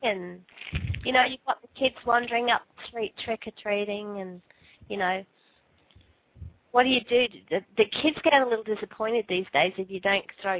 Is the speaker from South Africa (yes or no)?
no; England, United Kingdom; I'm English